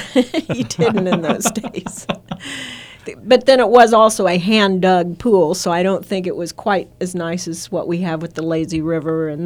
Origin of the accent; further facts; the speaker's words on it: Wichita, Kansas, United States; I grew up in Wichita, and in Wichita it's Dragging Douglas